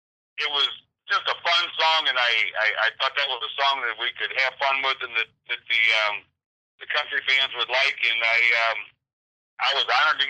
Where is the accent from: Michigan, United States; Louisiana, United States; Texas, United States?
Michigan, United States; Detroit; My favorite place to play is back in my hometown. It's a show that Detroit, Michigan hosts once a year.